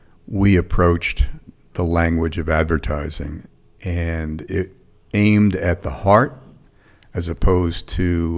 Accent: New York City, New York, United States; I was a kid from the Bronx. I grew up in a one-bedroom apartment.

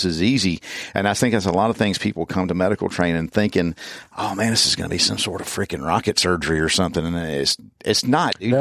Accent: Hattiesburg, Mississippi, United States; also born or lived in Natchez; I was born and raised in Mississippi, born in Natchez, raised around a little town called Hattiesburg, and around Hattiesburg.

